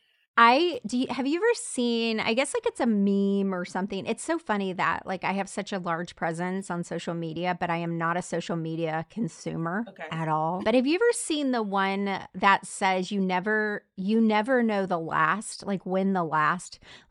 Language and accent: English; Florida, United States; moved away as an adult; I moved away from my community, from my family. And this is before the internet, really. And I moved from Florida to a small town in Tennessee. And I was this city girl